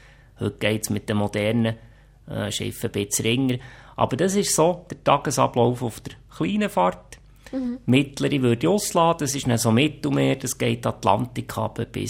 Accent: Hamburg, Germany; also born or lived in Asia; Ich habe ja schon angesprochen, Hamburg einerseits, Asien andererseits, so ein bisschen meine Heimat.

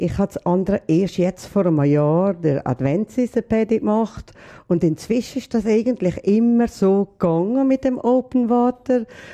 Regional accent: Valais, Switzerland; wenn ich in der Innerschweiz bin, bin ich eine Walliserin, eine Oberwalliserin. Und ich bin gerne eine Italienerin, oder?

